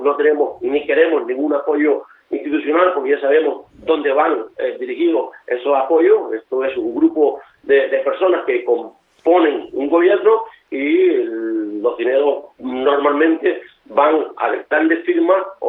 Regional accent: Canary Islands, Spain; Soy un empresario canario

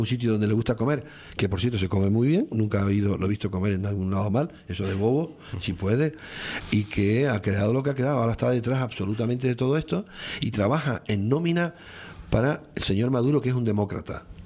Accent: Tenerife, Canary Islands, Spain; soy de Tenerife, pero aquello, si me pierdo algún día, me perderé en Lanzarote.

